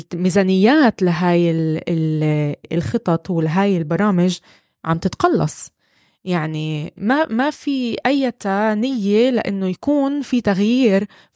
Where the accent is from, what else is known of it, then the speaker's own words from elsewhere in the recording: Israel; إحنا كعرب كفلسطينية في الداخل